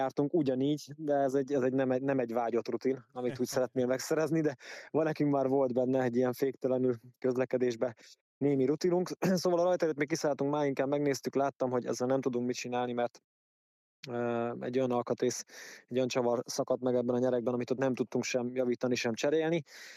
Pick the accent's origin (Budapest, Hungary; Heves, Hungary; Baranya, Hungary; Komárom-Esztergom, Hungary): Heves, Hungary; Eger; Hogy erről a környékről származunk, mert nekem az első élmények azok az egri legendás, nekem számomra legendás rajtszeremóniák.